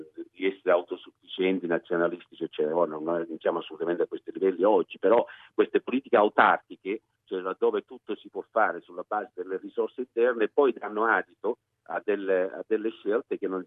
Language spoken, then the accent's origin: Italian; Australia; come australiano di origine italiana che vive in Australia